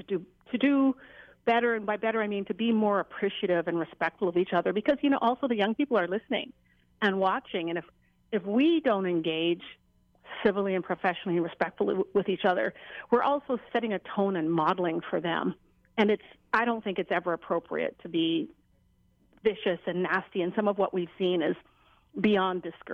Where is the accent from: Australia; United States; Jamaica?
Jamaica; it resonates with me as a Jamaican